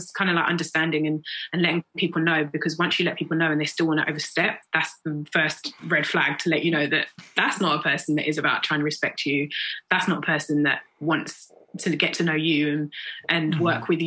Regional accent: Peckham, London, United Kingdom; I mean, I'm from Peckham. I grew up where people literally call your number right standing there.

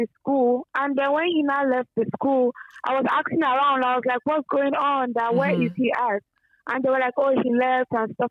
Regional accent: Nigeria; I'm from Nigeria.

